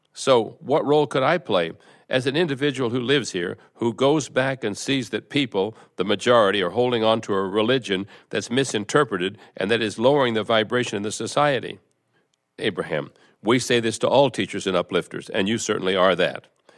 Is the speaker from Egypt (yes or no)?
yes; Egypt; I'm from Egypt in the Middle East, and I'm wondering why there aren't opportunities for people in the Middle East or in Egypt